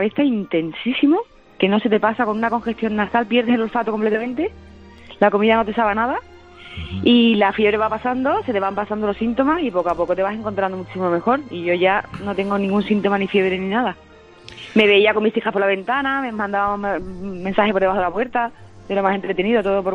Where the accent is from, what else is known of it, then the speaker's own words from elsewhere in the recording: Cádiz, Andalusia, Spain; now in Madrid, Spain; aunque tengo este acento, soy de Cádiz, vivo en Madrid hace ya 10 años.